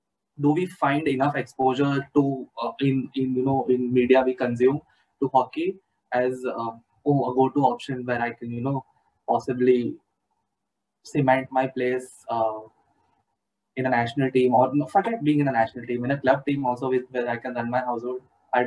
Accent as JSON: {"language": "English", "country": "India", "tie": "born or raised there", "second_language": "English", "said": "The closest I've been to hockey is seeing kids from another school with the hockey kit. That's about it. My school had nothing to do with the sport, unfortunately enough."}